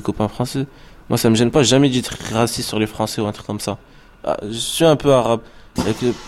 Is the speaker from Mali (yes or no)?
no; France; Moi je suis français, de nationalité française, je suis français.